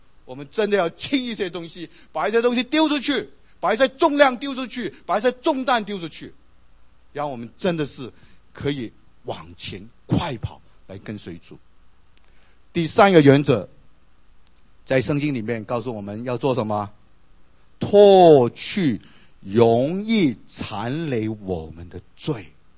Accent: China; 特别我们中国人，我们最普通一个习惯就是很喜欢晚上很晚才睡

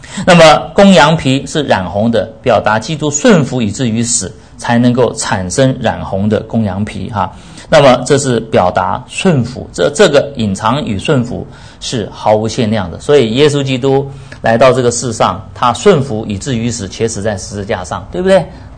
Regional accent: China; 我们中国人比较不太有这种啊这种风俗了哈

